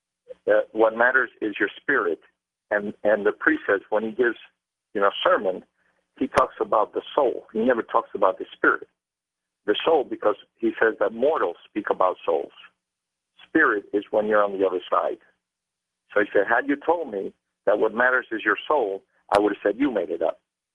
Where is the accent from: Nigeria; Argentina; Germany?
Argentina; I'm originally from Argentina.